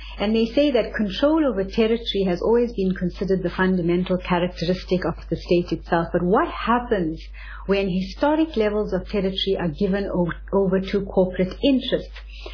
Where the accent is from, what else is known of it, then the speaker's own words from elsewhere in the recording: South Africa; I'm so grateful I'm South African